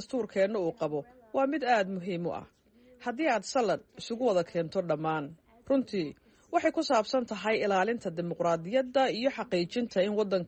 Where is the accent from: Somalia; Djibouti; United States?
United States; anigoo ah Maraykan dibadda jooga.